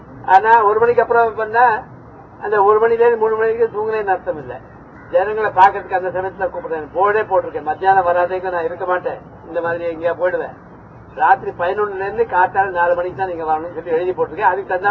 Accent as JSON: {"language": "Tamil", "region": "Delhi", "country": "India", "tie": "born or raised there", "second_language": "Tamil", "said": "தமிழ் தெரியாது. ஹிந்தி, குஜராத்தி, பெங்காலி, பஞ்சாபி தான் எனக்கு நிறைய தெரியும். நான் பிறந்து வளர்ந்தது டெல்லியா இருக்கிறதுனால எனக்கு பேங்க் அக்கௌண்ட் டெல்லியில தான் இருந்தது."}